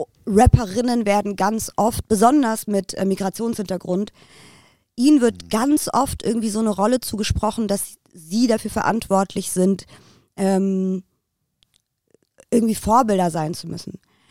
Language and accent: German; Berlin, Germany; Ich bin in Berlin-Kreuzberg aufgewachsen.